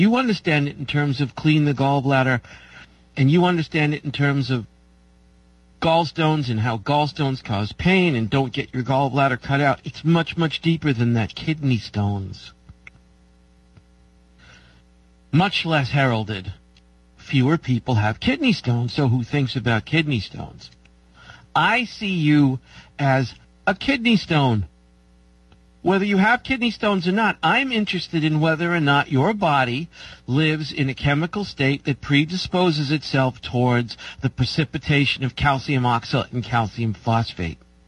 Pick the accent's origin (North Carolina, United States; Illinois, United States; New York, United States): New York, United States; I'm a New Yorker, so I can't stand the clouds.